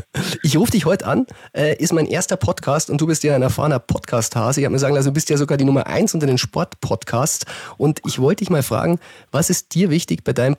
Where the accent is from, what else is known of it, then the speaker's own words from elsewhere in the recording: Bavaria, Germany; Ich bin Bayer, ich lebe in Bayern